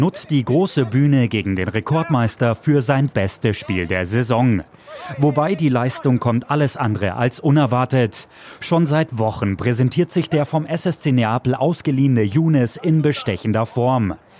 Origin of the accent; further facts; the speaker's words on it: Dortmund, North Rhine-Westphalia, Germany; born there; Ich bin gebürtiger Dortmunder.